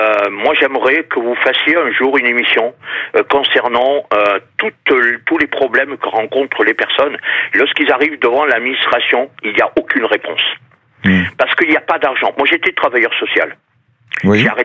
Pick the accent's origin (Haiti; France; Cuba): France; Réunion; puisque moi je suis de La Réunion, oui.